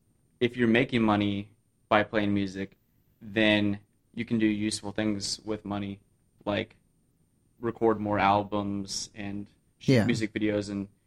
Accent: California, United States; now in Los Angeles, United States; We're coming from the Bay Area.

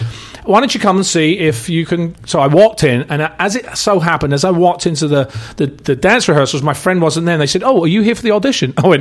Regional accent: England, United Kingdom; accent: English; And I said, yeah, I'm English. I had a much stronger English accent at the time.

